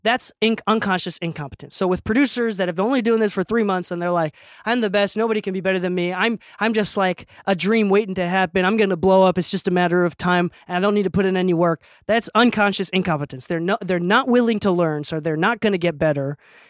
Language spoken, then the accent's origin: English; United States; I'm freaking American